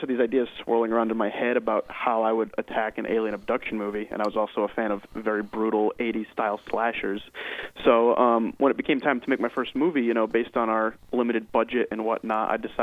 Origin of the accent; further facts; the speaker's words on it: New England, United States; Well, I grew up in New England, so essentially most of New England is exactly like a Stephen King story.